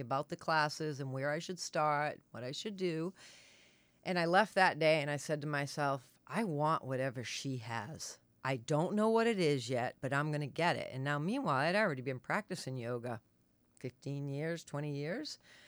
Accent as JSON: {"language": "English", "town": "Gloucester", "region": "Massachusetts", "country": "United States", "tie": "born or raised there", "said": "And I grew up on the East Coast on the harbors, so in Gloucester, Mass."}